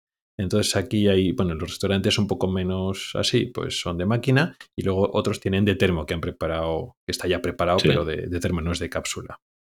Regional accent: Spain; moved away; Si yo me fui de España no fue para ganar más dinero. O porque digo, no aguanto a mi familia, no quiero verlos más.

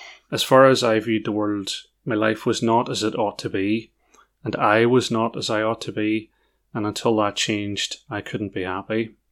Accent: Northern Ireland, United Kingdom; now in England; I'm in my 40s. I live in England. In case the accent isn't obvious, I grew up in Northern Ireland.

